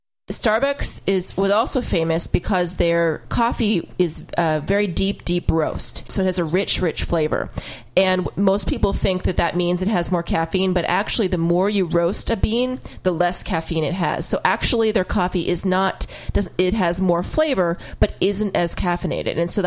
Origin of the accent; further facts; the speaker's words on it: Seattle, Washington, United States; I, for those of you who don't know yet, I'm originally from Seattle.